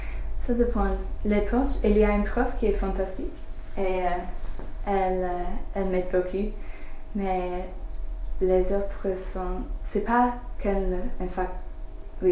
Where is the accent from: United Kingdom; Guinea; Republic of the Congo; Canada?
United Kingdom; England; first language English; French is a second language; now in France; je suis anglaise